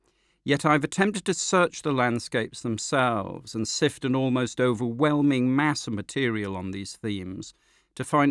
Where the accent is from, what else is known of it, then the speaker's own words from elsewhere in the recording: East Midlands, United Kingdom; I am a landlubber from Derbyshire with no special knowledge of sea life.